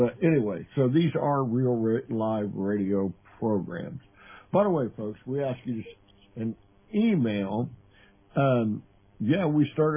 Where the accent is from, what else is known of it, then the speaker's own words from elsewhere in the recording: San Jose, California, United States; born there; By the way, I was born in San Jose, California.